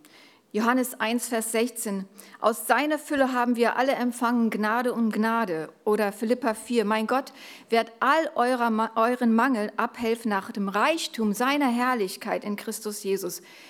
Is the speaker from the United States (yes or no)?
yes; Fargo, North Dakota, United States; German is a second language; Das ist ein Lied aus meiner Kindheit. Und ich habe mal ein Bild mitgebracht. Das ist die Kapelle bei uns in Fargo.